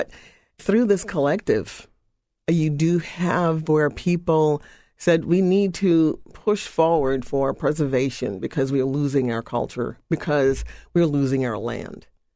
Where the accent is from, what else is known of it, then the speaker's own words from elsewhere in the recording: St. Helena Island, South Carolina, United States; I'm from St. Helena Island, which is there in the middle of Beaufort County.